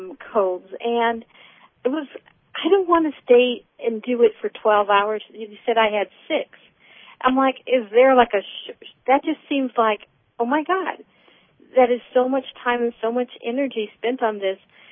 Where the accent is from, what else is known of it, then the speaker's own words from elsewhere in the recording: Alameda, California, United States; I'm from Alameda, California.